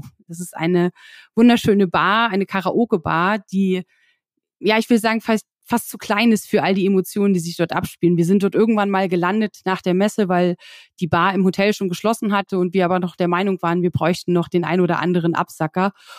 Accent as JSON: {"language": "German", "region": "Lusatia", "country": "Germany", "said": "Ich habe schon am Anfang gesagt, ich komme aus der Lausitz und es ist immer so ein bisschen auch nach Hause kommen"}